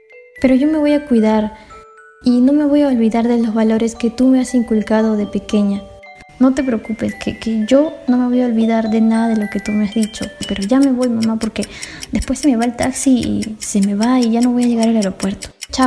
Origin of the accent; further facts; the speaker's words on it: Lima, Peru; now in Quito, Ecuador; yo soy limeña, soy de Perú. Y estoy llegando a Quito, bueno, para estudiar mi carrera de psicología.